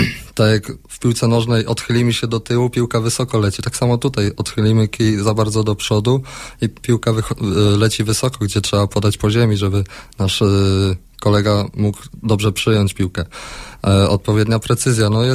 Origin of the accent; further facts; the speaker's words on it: Babimost, Lubusz Voivodeship, Poland; No ja pochodzę z gminy Babimos, tam w szkołach tak naprawdę.